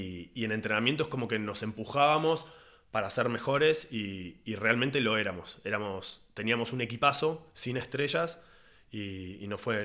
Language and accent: Spanish; Argentina; Viviendo en una ciudad en el extranjero, siendo el único argentino